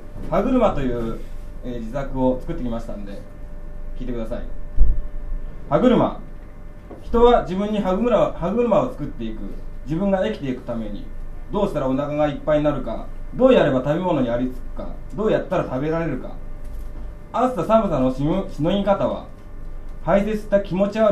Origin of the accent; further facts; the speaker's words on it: Nagano, Japan; 今日長野県から来ました